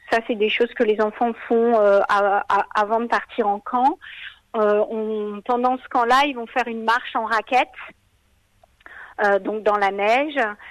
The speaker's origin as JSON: {"language": "French", "country": "France", "lives_now": "Australia", "said": "on est un couple de Français, mais il y a quelques temps, on est devenus également Australiens, binational, vivant en Australie."}